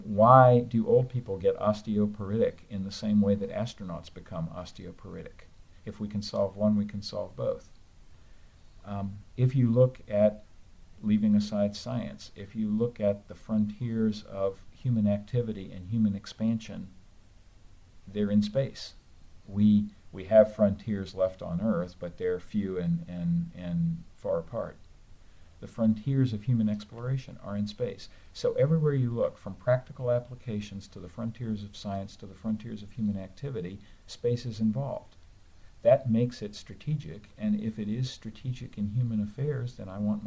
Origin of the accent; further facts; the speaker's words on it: United States; Well, I certainly see it that way because I am an American.